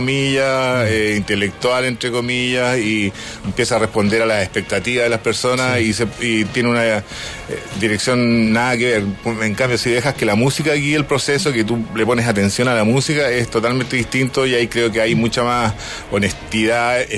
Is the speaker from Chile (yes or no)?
yes; Chile; así somos los chilenos, pero tenemos un buen país, yo amo Chile, soy muy feliz de ser chileno